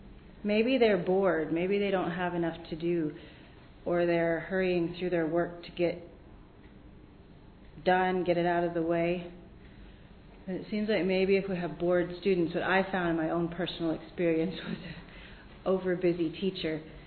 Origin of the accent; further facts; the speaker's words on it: Sterling, Alberta, Canada; I'm from Sterling, Alberta.